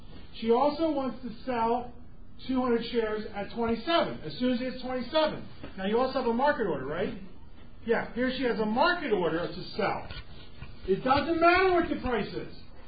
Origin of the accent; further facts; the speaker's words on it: Philadelphia, Pennsylvania, United States; You know, I'm from Philadelphia. You know, we Philadelphians, we know the difference between a friend and a good friend.